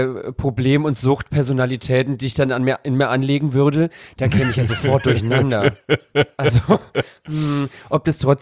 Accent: Bavaria, Germany; ich komme aus Oberfranken, was in Bayern, was an sich ja sehr konservativ und katholisch geprägt ist, so die protestantische Hochburg ist, auch noch der Landkreis Coburg, aus dem ich stamme. Also ich bin jetzt auch 33

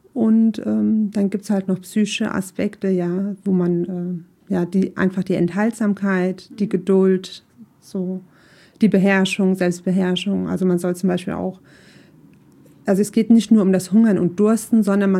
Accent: Nassau, Rhineland-Palatinate, Germany; born there; wohne in Nassau. Ich bin auch in Nassau geboren, bin 45 Jahre alt

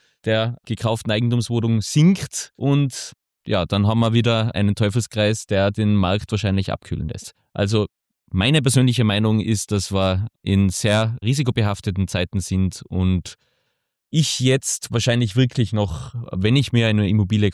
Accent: Thiersee, Tyrol, Austria; Ich sehe das in Thiersee zum Beispiel, mein Heimatort, wunderschöne Ortschaft

